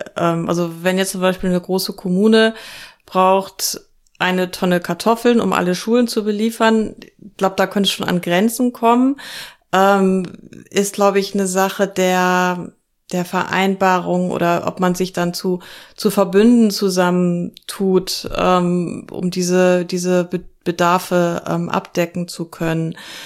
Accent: Lower Saxony, Germany; Also ich komme aus Niedersachsen.

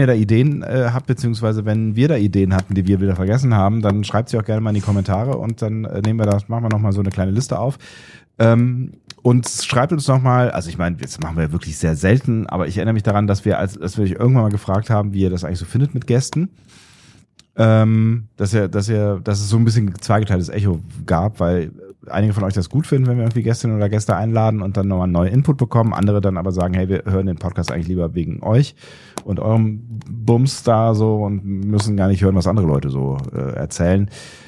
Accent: Germany; ich komme ja aus der Grenzregion von der Niederlande, wie du weißt, möglicherweise.

